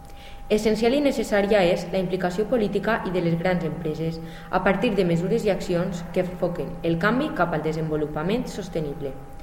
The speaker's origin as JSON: {"language": "Catalan", "town": "Valencia", "region": "Valencian Community", "country": "Spain", "said": "Soc de València i vaig a ser una mestra d'educació infantil."}